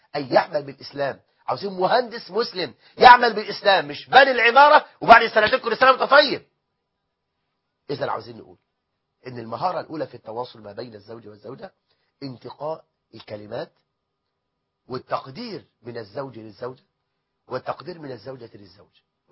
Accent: Egypt; بلدنا مصر

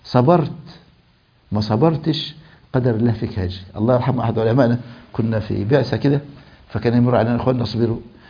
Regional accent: Egypt; عندنا في مصر

